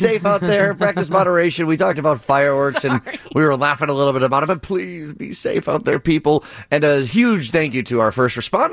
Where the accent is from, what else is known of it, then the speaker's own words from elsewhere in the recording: Downers Grove, Illinois, United States; now in Chicago, United States; You got to say where you're actually from. I'm from Downers Grove, live in Chicago for 10 years, but go on.